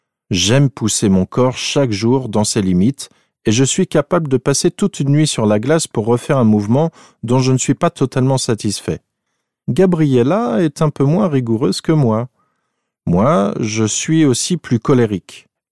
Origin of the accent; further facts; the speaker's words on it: Clermont-Ferrand, Auvergne-Rhône-Alpes, France; Nous venons tous les deux de Clermont-Ferrand.